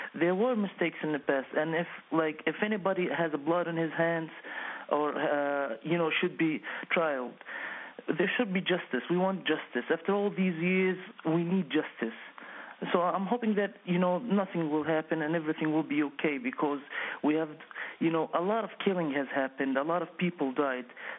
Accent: Benghazi, Benghazi District, Libya; now in Tripoli, Libya; I'm from Benghazi, and my family is from Benghazi, and I live in Tripoli. But probably if I go back to Libya, I will go back to Tripoli.

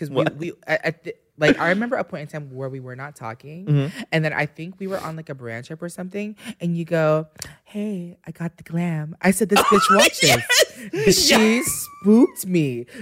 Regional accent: Philippines; But I'm Filipino. There's something about me.

